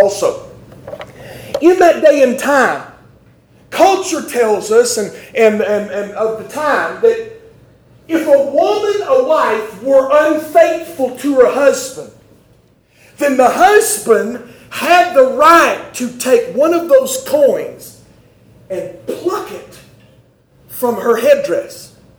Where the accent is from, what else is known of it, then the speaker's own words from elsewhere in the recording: Trenton, New Jersey, United States; Nobody, this is Trenton, my hometown. Nobody steals stuff in my hometown.